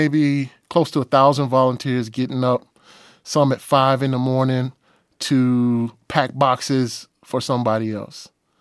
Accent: Oklahoma City, Oklahoma, United States; But we're also doing it in Oklahoma City, which is my hometown.

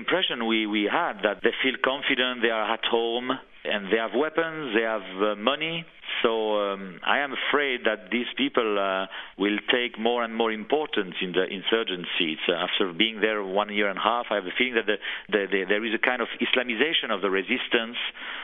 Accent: France; English is a second language; Immediately, we told them in Arabic, we are French journalists. We are not Americans. We are not English.

